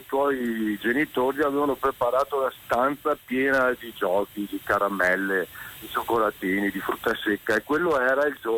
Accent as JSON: {"language": "Italian", "region": "Veneto", "country": "Italy", "said": "sapete che io sono veneto, vivo a Vittorio Veneto"}